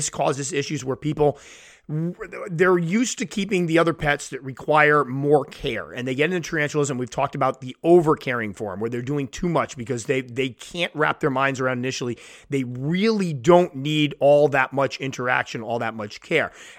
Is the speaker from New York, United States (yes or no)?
no; Connecticut, United States; was a high school biology teacher in Clinton, Connecticut, which is my home state.